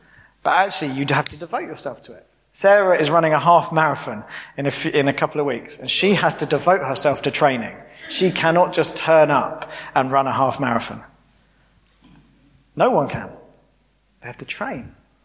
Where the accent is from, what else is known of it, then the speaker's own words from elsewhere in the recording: United Kingdom; And as British people, we are rubbish at talking about money, so that's okay.